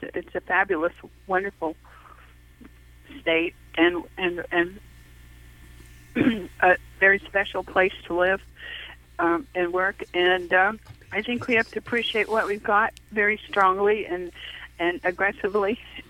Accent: Mississippi, United States; I grew up in Mississippi, which is not very progressive.

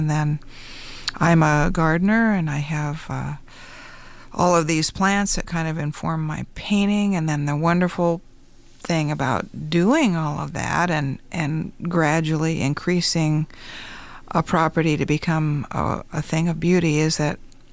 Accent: Wyoming, United States; But I grew up in Wyoming, and so we were outside a lot. And I was around mushrooms in the high, high rocky range of southern Wyoming, around Laramie and Medicine Bow and Centennial, all those regions of Wyoming

